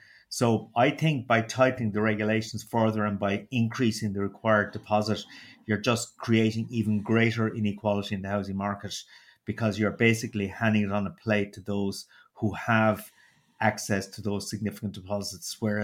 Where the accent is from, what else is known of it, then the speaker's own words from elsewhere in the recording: Munster, Ireland; accent: Waterford; I think one thing the listeners would actually miss would be my dulcet Waterford accent.